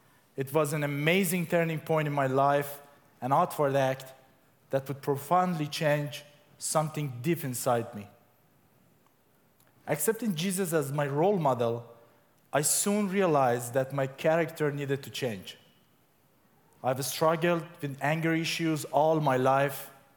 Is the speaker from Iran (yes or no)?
yes; Iran; Furthermore, for me growing up in Iran, having a beard was not just a personal choice.